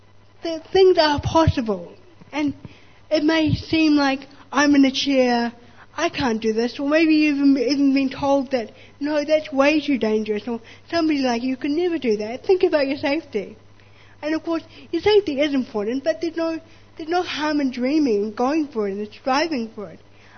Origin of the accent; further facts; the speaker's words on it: Titirangi, Auckland, New Zealand; I was born in Titirangi. Yay! Go to the ring! But I moved to Auckland very quickly after we realised how sick I was going to be